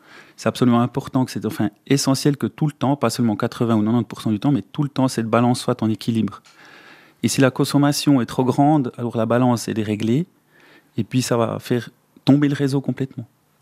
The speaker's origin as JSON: {"language": "French", "country": "Switzerland", "said": "on est de la Suisse, on doit aussi participer à cet effort d'économie de gaz"}